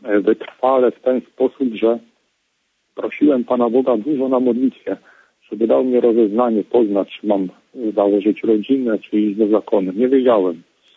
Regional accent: Łódź Voivodeship, Poland; pochodzę z diecezji łowickiej

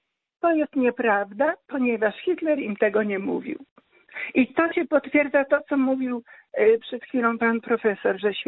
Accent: Lower Silesian Voivodeship, Poland; born there; also born or lived in Greater Poland; pochodzę z Wielkopolski obecnie, a urodziłam się na Dolnym Śląsku. Jestem tak zwaną Niederschlesierin, tak?

